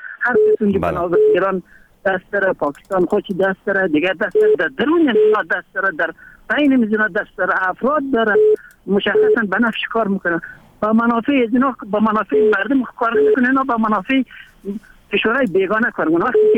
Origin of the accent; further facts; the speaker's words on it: Afghanistan; کلی ما افغان هستیم